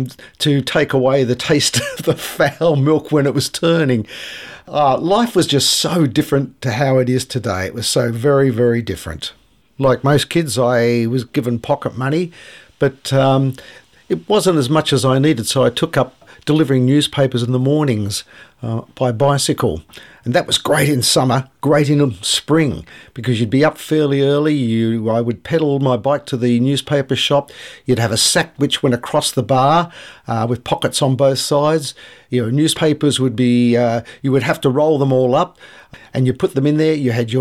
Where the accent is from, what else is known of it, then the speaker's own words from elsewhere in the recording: Jordanville, Victoria, Australia; And so as a kid growing up in Jordanville in Jindabyne Avenue, I could always rely on my parents to support me and help me.